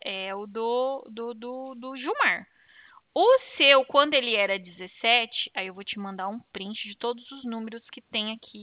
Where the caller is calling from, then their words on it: Presidente Prudente, São Paulo, Brazil; Eu falo aqui de Presidente Prudente.